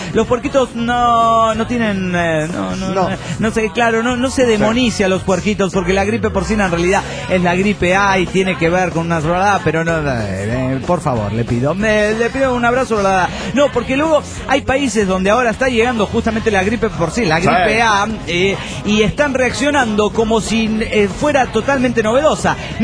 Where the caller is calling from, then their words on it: Cochabamba, Bolivia; Hola, ¿cómo están, amigos? … de Cochabamba, Bolivia.